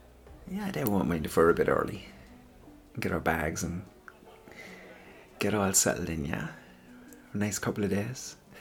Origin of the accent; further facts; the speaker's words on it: Ireland; Hey, I'm Irish. It's part of the deal. We come with that.